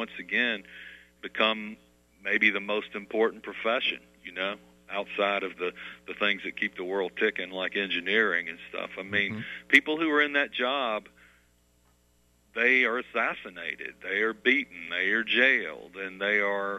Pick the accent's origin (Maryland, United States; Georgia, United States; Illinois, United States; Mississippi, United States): Mississippi, United States; Natchez; You know, growing up in Natchez, that's one thing I learned, was that the official seats of power in any city